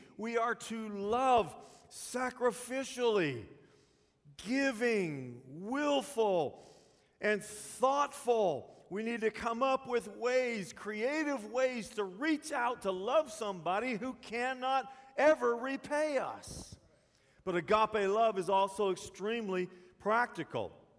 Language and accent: English; Texas, United States; I'm from Texas. To me, this movie's called Les Miserables.